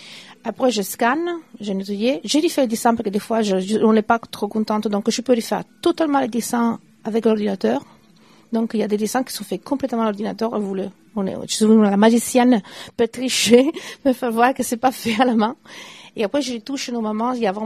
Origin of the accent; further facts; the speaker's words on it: Italy; vu que je suis italienne, c'est plus un côté flamand.